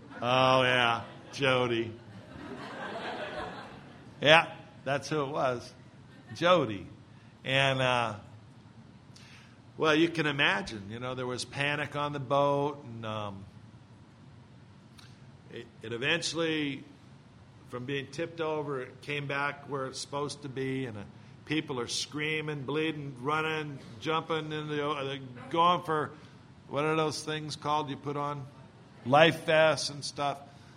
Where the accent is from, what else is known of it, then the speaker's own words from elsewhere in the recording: California, United States; I grew up in the Bay Area. I was there in the 60s.